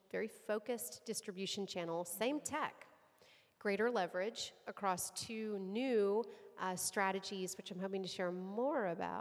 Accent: Texas, United States; It was a 6-hour drive from my hometown, and I was like, I am still in Texas.

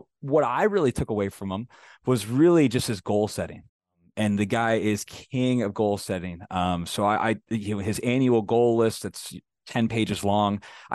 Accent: Michigan, United States; I went to Michigan, I'm from Michigan.

